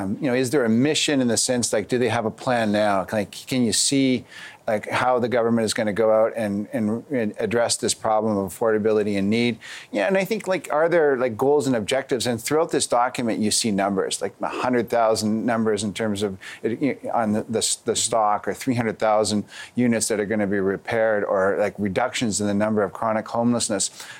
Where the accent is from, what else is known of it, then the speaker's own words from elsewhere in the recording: Thunder Bay, Ontario, Canada; Like, I couldn't imagine myself growing up in Thunder Bay not having a roof over my head.